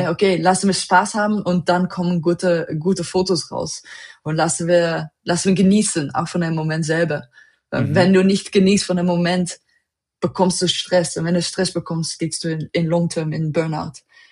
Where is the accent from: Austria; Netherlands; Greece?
Netherlands; German is a second language; now in Germany; Ich bin eine Holländerin, ich wohne so halb in Deutschland